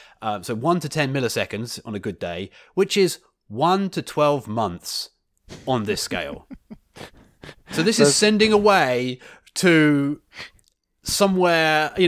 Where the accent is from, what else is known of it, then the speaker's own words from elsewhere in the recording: United Kingdom; Pinging the other side of the Atlantic back to my home country, if I ping bbc.co.uk, it takes 90 milliseconds.